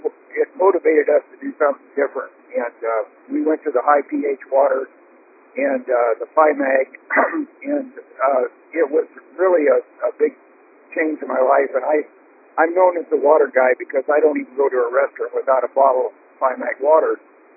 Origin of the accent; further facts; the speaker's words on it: Midwest, United States; I grew up in the Midwest where the water was really nasty